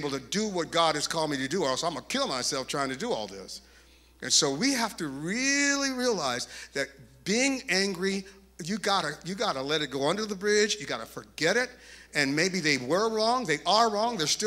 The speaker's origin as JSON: {"language": "English", "region": "Kentucky", "country": "United States", "said": "I ain't moving. I'm from Kentucky. That's your problem."}